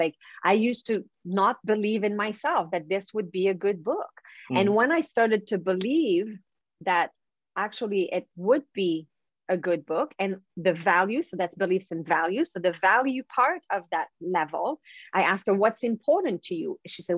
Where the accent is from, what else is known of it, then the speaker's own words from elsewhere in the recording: Canada; I'm French Canadian, so this is not one of my skills